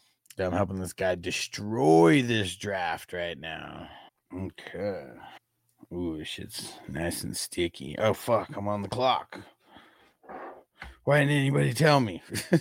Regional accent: San Diego, California, United States; because I'm originally from San Diego and the San Diego Chargers.

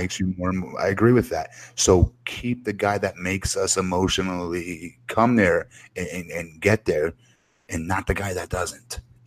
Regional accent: Florida, United States; I'm from Florida.

